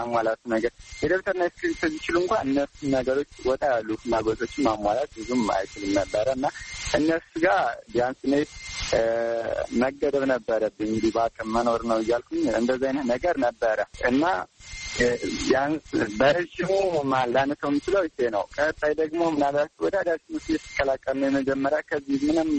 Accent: Amhara, Ethiopia; born there; ምዕራብ ጎጃም ሁሉን ሰከላ ወረዳ ነው የተወለድኩት፣ ገጠራማ ክፍል ነው።

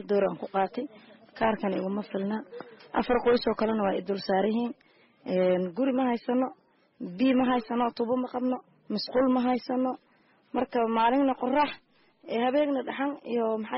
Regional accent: Saakow, Middle Juba, Somalia; now in Kenya; waxaan ka imaaday aniga degmada saako

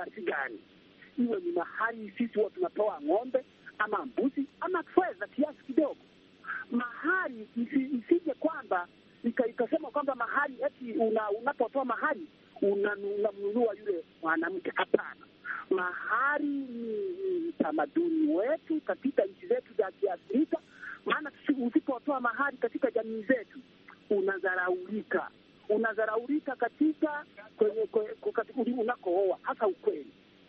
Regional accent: Msenga, Kagera, Tanzania; natoka kijiji cha Msenga, kata ya Karenge, wilaya ya Biharamulo, Kagera, Tanzania.

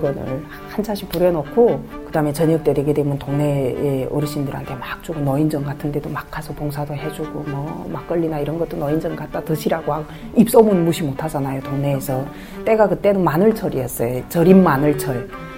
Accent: North Korea; now in South Korea; 저 북한에서 왔는데

